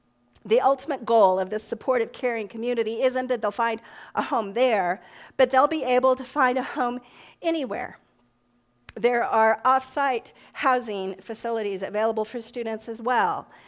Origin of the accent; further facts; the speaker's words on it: Alamogordo, New Mexico, United States; I grew up in Alamogordo, New Mexico, home of a state institution.